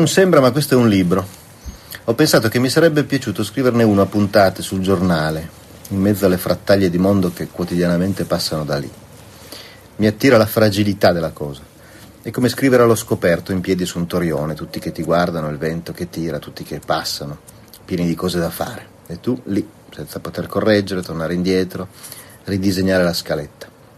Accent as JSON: {"language": "Italian", "town": "Turin", "region": "Piedmont", "country": "Italy", "said": "ma insomma non lo farei mai da buon torinese"}